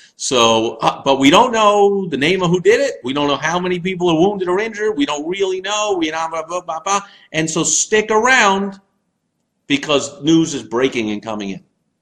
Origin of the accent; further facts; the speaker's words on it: The Colony, Texas, United States; Every day, we'd go by the store, my hometown, it was called The Colony, the newsstand, the stationery store, whatever it was, that had the baseball cards on the way home from school everyone would go to in the neighborhood